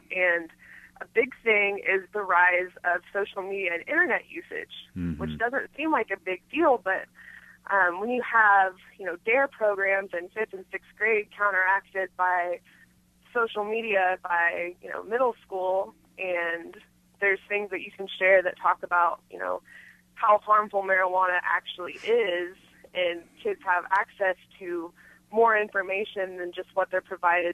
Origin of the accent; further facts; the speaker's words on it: Lawrence, Kansas, United States; I hail from Lawrence, which is the only municipality in Kansas, I believe, that actually has marijuana decriminalized.